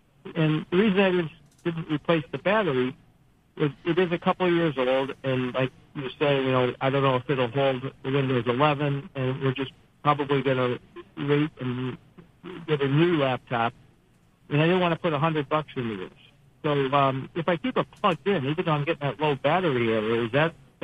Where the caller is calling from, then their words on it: Webster, New York, United States; Actually, the last time we spoke, I was from Pittsford, but now I'm from Webster.